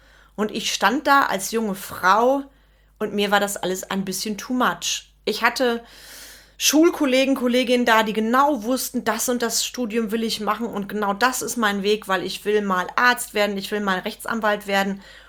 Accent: Schönau, North Rhine-Westphalia, Germany; also born or lived in Bonn; Meine Eltern hat es dann allerdings relativ zügig wieder ins Sauerland verschlagen, ins kleine Dörfchen Schönau. Dort bin ich groß geworden und bin dann auch aufs Gymnasium gegangen, habe ein Gymnasium in Olpe besucht, habe dort mein Abitur gemacht.

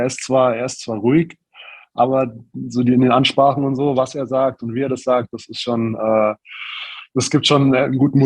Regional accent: Neunkirchen am Brand, Bavaria, Germany; Kleines Dorf in der Nähe von Forchheim, Erlangen, Nürnberg, Bamberg, Franken halt. Und da bin ich aufgewachsen. Mit 16 bin ich dann ausgezogen, nach Bamberg gezogen.

